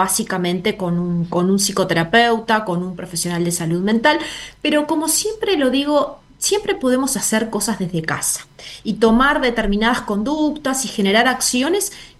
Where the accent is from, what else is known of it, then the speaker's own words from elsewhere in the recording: Uruguay; Bueno, yo estoy en Montevideo, en Uruguay, yo soy uruguaya